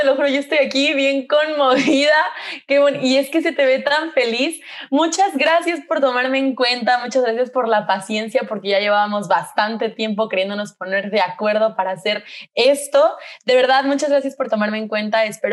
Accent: Mexico City, Mexico; moved away as an adult; also born or lived in California, United States; yo nací en California, Estados Unidos. Estuve allí hasta los 3 años más o menos. Después me fui a Ciudad de México, es donde he vivido la mayor parte de mi vida. Y después de eso, hace un poquito más de un año, en julio, me vine a vivir a Madrid, en donde vivo actualmente.

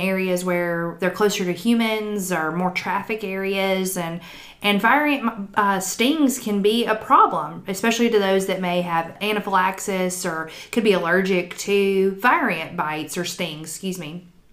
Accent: Georgia, United States; also born or lived in Louisiana; now in West Tennessee, United States; I moved up here from Louisiana, and I grew up in Georgia and went to school at Auburn University.

